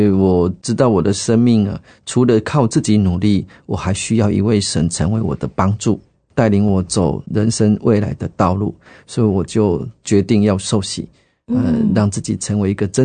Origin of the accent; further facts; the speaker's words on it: Changhua County, Taiwan; 我是彰化人，我们彰化地区每年都会有办那种圣经考试